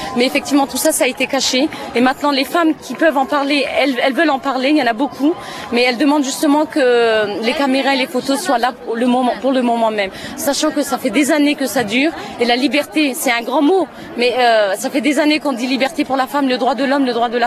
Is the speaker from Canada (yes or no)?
no; Grand Est, France; Nous venons de France. Hein. Nous venons de France, dans la région de Moselle et d'Alsace.